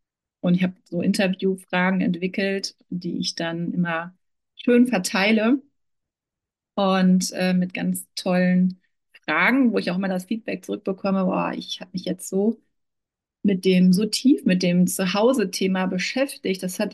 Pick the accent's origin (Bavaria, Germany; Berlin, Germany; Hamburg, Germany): Berlin, Germany; moved away; ich komme aus Berlin und meine Eltern sind damals mit uns noch vor dem Mauerfall rüber. Sie wurden quasi rausgeschmissen, kann man schon sagen.